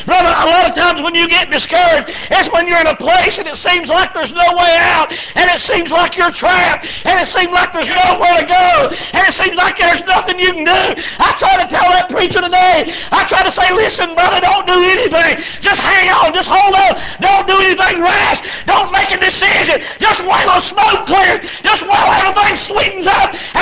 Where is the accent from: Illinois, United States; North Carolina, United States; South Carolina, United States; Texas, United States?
North Carolina, United States; We're from North Carolina up in the mountains